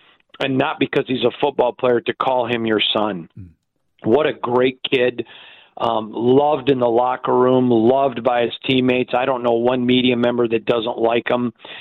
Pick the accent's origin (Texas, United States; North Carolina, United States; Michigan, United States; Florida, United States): Michigan, United States; now in Las Vegas, United States; I'm from Michigan, but I obviously live in Vegas and cover the Raiders.